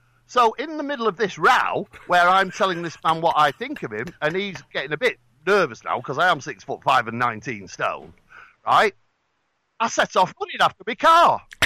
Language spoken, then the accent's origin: English; Manchester, North West England, United Kingdom; I'm a Mancunian!